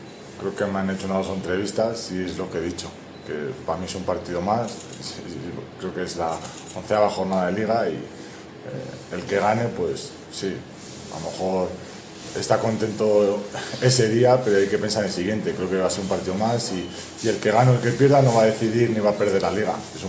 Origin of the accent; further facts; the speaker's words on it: Valladolid, Castile and León, Spain; Bueno, la única conclusión es que soy de Valladolid